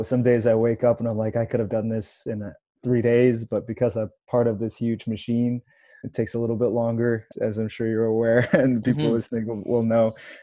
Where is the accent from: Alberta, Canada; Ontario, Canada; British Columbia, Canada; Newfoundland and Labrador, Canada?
Ontario, Canada; Toronto; moved away as an adult; now in California, United States; I'm originally from Toronto, but got dragged out west to go to school there for a master's program. And ended up staying in California for a bit